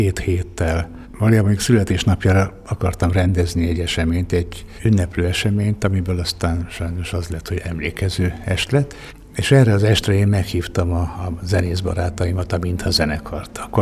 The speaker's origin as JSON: {"language": "Hungarian", "town": "Miskolc", "region": "Borsod-Abaúj-Zemplén", "country": "Hungary", "said": "Én miskolciként, irodalom szeretőként, zeneszerető emberként, kultúrapártoló emberként"}